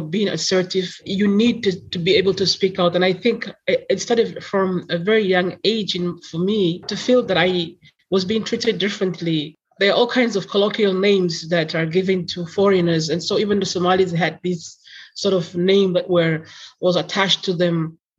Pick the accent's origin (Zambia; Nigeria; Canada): Zambia; also born or lived in Netherlands; I had a very strong, you know, Somali identity. I knew that even though I grew up in Zambia and even though I spent many years in the Netherlands and I had a Dutch citizenship